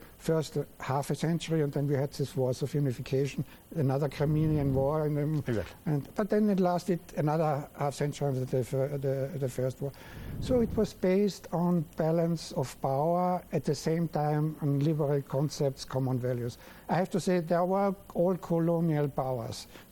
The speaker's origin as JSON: {"language": "English", "region": "Vienna", "country": "Austria", "said": "So one is because I'm coming from Vienna."}